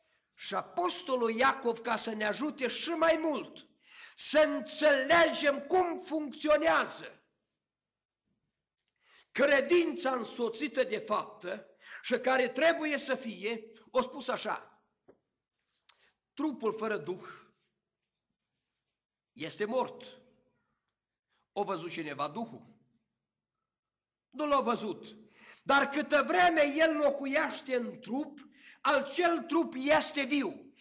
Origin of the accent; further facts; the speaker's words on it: Romania; Mai ales că noi suntem români și nu am avut niciodată tangență cu legea, doar am învățat-o.